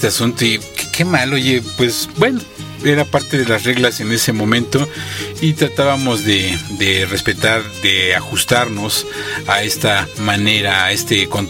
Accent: Mexico; y pues destacamos en esto como mexicanos

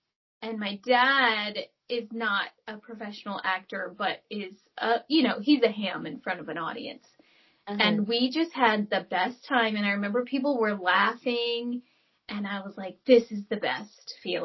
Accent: High Point, North Carolina, United States; No, but I'm from North Carolina. I'm a Southern girl, too.

